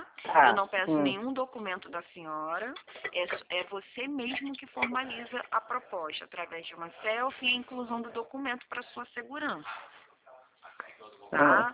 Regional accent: Rio de Janeiro, Brazil; Eu sou daqui do Rio de Janeiro, mas eu atendo a nível Brasil.

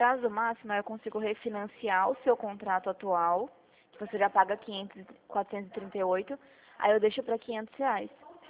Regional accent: Jundiaí, São Paulo, Brazil; eu sou daqui de Jundiaí.

